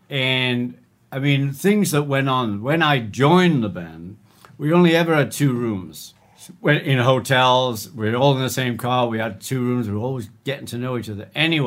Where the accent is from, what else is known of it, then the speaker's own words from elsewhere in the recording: Liverpool, North West England, United Kingdom; We're from Liverpool.